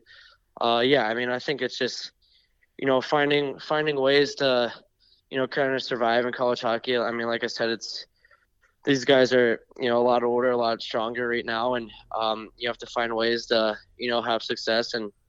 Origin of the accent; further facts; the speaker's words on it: Pittsburgh, Pennsylvania, United States; growing up in Pittsburgh, he was a guy that, I watched.